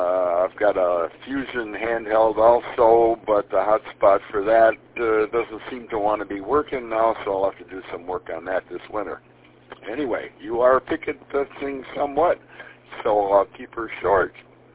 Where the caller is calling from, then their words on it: Manistee, Michigan, United States; I'm down in Manistee